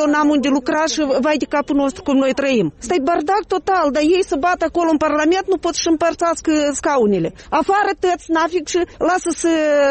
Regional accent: Moldova; noi suntem moldoveni din talpă și moldoveni am fost tot timpul.

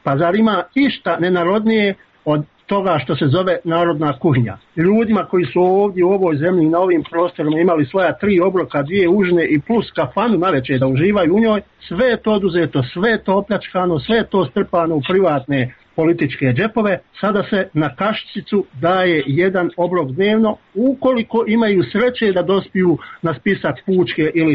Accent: Bosnia & Herzegovina; Ali znam da vam govorim kao Bosanac

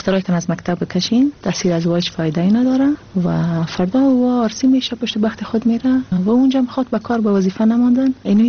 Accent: Afghanistan; بعد از افغانستان آمدیم،

